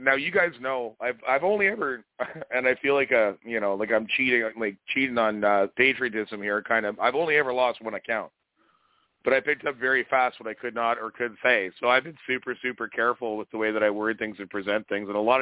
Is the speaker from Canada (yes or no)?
yes; Canada; It's a very, very interesting story that they wove to us as the Canadian citizens